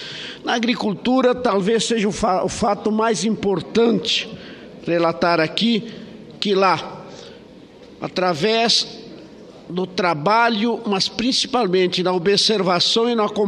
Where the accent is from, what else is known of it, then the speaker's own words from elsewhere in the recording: Encantado, Rio Grande do Sul, Brazil; now in Santa Catarina, Brazil; eu venho de uma pequena comunidade de Jacarezinho, no interior do município de Encantado, no Rio Grande do Sul. E há mais de meio século aportei em Santa Catarina.